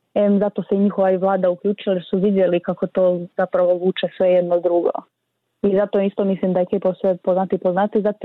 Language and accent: Croatian; Croatia; kod nas u Hrvatskoj recimo zanimljivo to da je